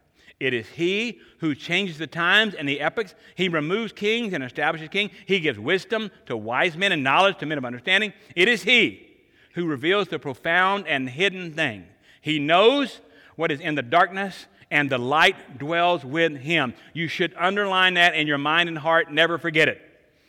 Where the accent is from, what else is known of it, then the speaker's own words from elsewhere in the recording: Fort Smith, Arkansas, United States; He was born, in the same area I was born in Arkansas.